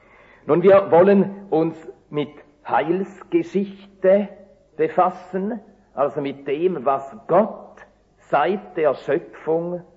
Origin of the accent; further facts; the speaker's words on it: Switzerland; Wie ihr meiner Sprache anhört, komme ich tatsächlich aus der Schweiz.